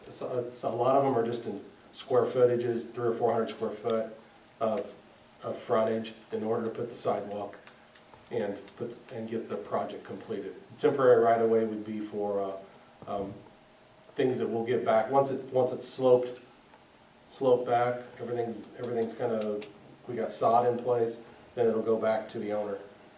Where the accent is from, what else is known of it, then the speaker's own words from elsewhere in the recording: Georgia, United States; accent: Georgia; Good morning, y'all. My Georgia accent.